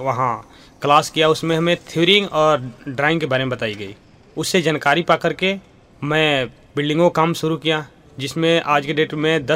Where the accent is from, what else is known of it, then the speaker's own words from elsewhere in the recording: Bihar, India; मैं बिहार से हूँ और मैं 10 सालों से बिजली काम कर रहा हूँ।